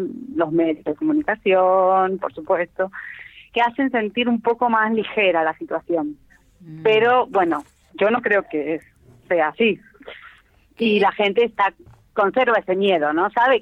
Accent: Argentina; al decir que soy argentina

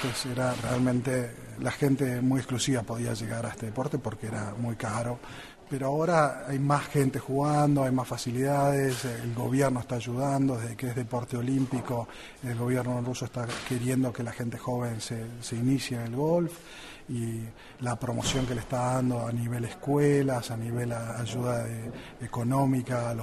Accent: Buenos Aires, Argentina; No, venimos de Buenos Aires, que son muy altas.

